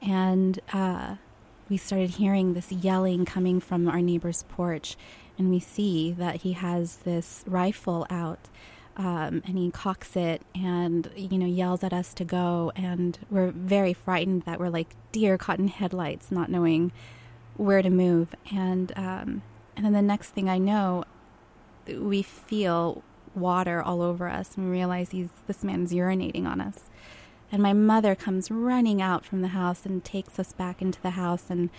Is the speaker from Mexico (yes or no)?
yes; Mexico; English is a second language; moved into a house. And the other Mexican family lived in a trailer. And when we started school, I didn't speak any English.